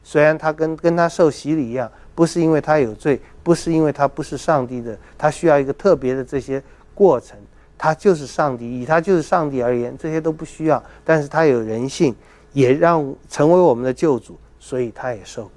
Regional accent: China; 这洁净日期其实就等于我们中国人说的坐月子一样。

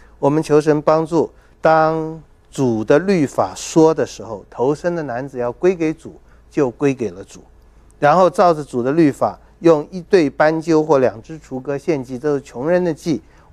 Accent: China; 这洁净日期其实就等于我们中国人说的坐月子一样。

